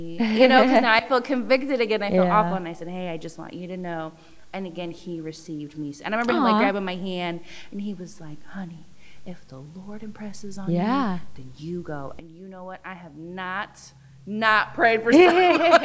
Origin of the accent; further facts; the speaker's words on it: Taylorville, Illinois, United States; I am just from Taylorville, Illinois. You know, like, I'm doing good over there in Taylorville.